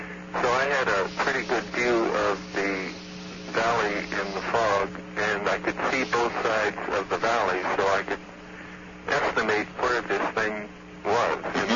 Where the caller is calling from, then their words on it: Medford, Oregon, United States; I'm calling from Medford, Oregon.